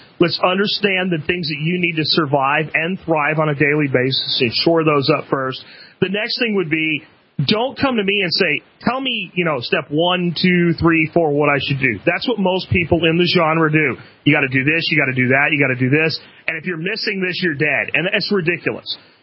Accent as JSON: {"language": "English", "region": "Pennsylvania", "country": "United States", "tie": "born or raised there", "said": "I've been up here quite a bit in my past. I grew up in Pennsylvania, okay."}